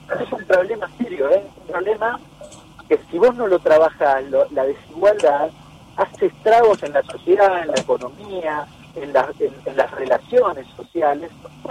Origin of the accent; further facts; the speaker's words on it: San Martín, Buenos Aires Province, Argentina; yo soy de San Martín